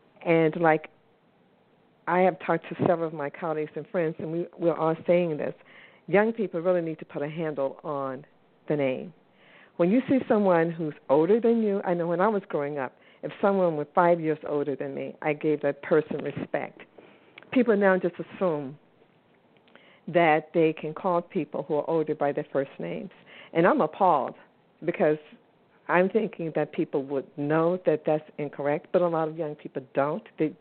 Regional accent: the South, United States; I'm originally from the South, and I grew up in the South, and I went to school. I went to a college in the Northeast.

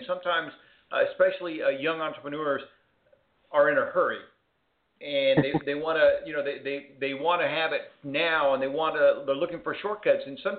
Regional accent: Texas, United States; So out of curiosity, I am from Texas.

